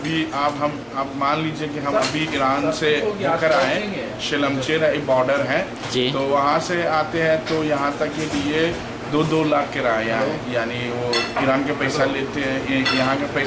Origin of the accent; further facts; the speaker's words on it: Taunggyi, Shan State, Myanmar; میرا شہر ہے یہ ٹونگجی ہے.